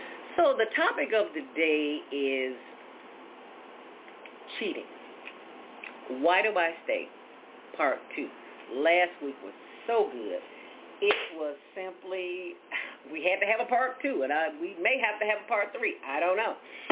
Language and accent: English; Chicago, Illinois, United States; And I grew up in Stateway Gard